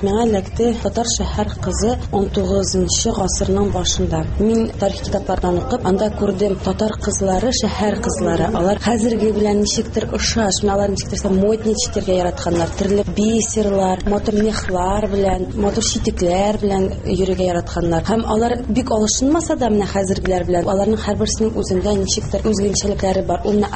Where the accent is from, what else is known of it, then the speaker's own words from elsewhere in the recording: Tersa, Tatarstan, Russia; now in Izhevsk, Russia; мин Әгерҗе районы Терсавында туып үстем. Хәзерге вакытта Ижевск шәһәрендә яшим.